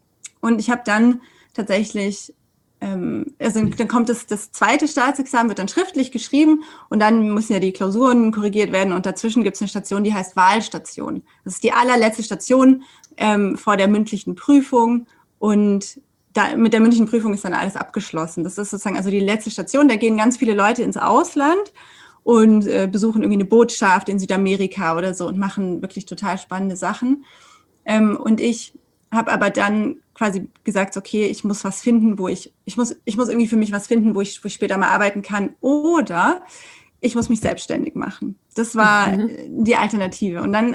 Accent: Sindelfingen, Baden-Württemberg, Germany; born there; now in Stuttgart, Germany; Ich bin in Sindelfingen geboren und jetzt Anwältin in Stuttgart, also könnte man meinen, nicht so weit gekommen

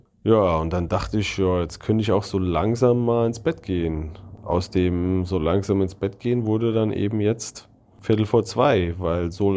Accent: Germany; wie ich als Deutscher die Türkei sehe

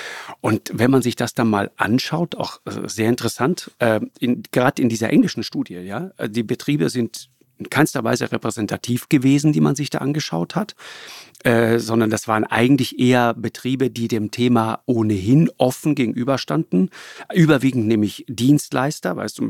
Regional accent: Trentino-Alto Adige, Italy; Ich sag mal, früher bei uns in Südtirol, da hatten wir diesen Bauernkalender oder von der Raiffeisenkasse, von der örtlichen, gab es immer diesen Kalender.

